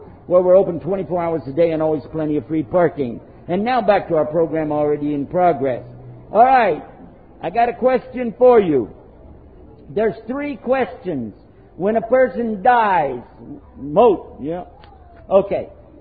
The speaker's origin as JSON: {"language": "English", "region": "Texas", "country": "United States", "said": "I'm from United States. Actually, I'm from Texas. Anybody know Texas?"}